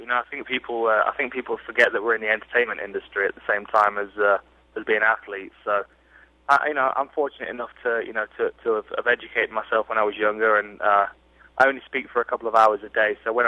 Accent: Nottingham, East Midlands, United Kingdom; Well, I'm from Nottingham, and Nottingham's famous for one thing around the world

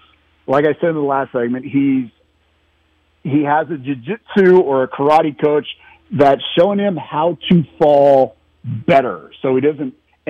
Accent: Portland, Oregon, United States; also born or lived in Wilsonville; I'm born and bred in Portland, Oregon. My actual hometown, Marquette, is Wilsonville, Oregon

